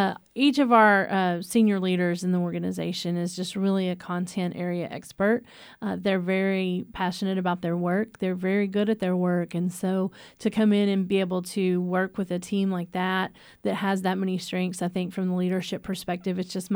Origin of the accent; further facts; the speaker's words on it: Holland, Texas, United States; But I graduated from high school in Holland in the Temple Belt and Killeen are